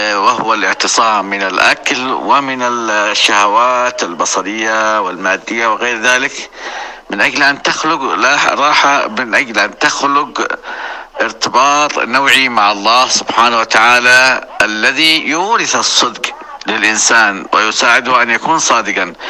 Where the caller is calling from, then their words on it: Yemen; من اليمن، أحببت أن أشارك مشاركة بسيطة وخفيفة